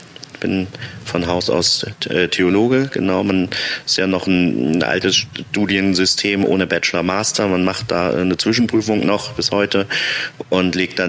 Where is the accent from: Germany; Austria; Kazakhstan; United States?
Germany; Altenholz, Schleswig-Holstein; Ich komme aus der Gegend von Kiel, direkt nördlich vom Kanal, Gemeinde Altenholz, kleine Stadtrandgemeinde, bin ich aufgewachsen und zur Schule gegangen, habe da mein Abi gemacht und bin dann erstmal nach Kiel zum Studieren.